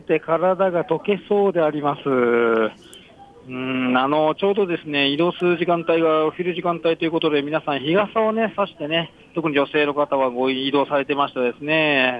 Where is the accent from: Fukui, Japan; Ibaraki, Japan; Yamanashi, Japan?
Yamanashi, Japan; 僕は地元が山梨なので